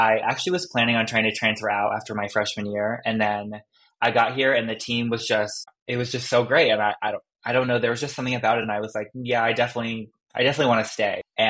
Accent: Rhode Island, United States; Like I grew up in Southern Rhode Island. There's nothing around. My high school and middle school is surrounded by a bunch of farms.

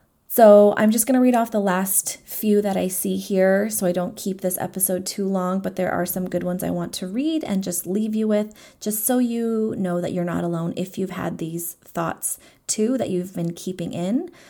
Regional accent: United States; I grew up in the United States. My mom grew up in the Philippines.

